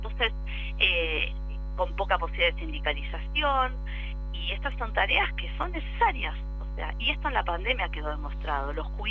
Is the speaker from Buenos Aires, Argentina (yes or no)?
yes; Buenos Aires, Argentina; acá en Buenos Aires, bueno, yo soy de Buenos Aires